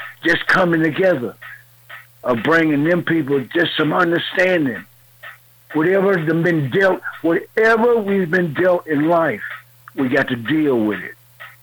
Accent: Waterloo, Iowa, United States; I'm from Waterloo, Iowa

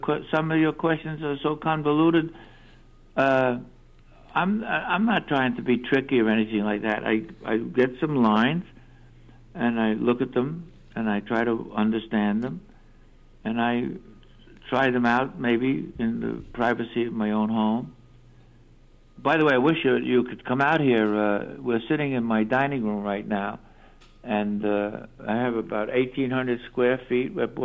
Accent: Brooklyn, New York, United States; I'm from Brooklyn. You hired me to play Walter, and you wrote, it sounds like I'm playing Archie Bunker, Irish. I'm a Brooklyn Jew, for crying out loud.

